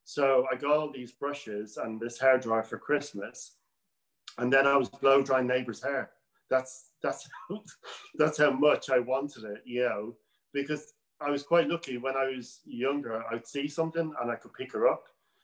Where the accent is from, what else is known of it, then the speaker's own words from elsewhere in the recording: Ireland; It's really an honour as well to do this, because it's great, you know, being Irish as well. You know, I love flying the flag for Irish hairdressing. And I always say to people, you know, I learned my hairdressing in Ireland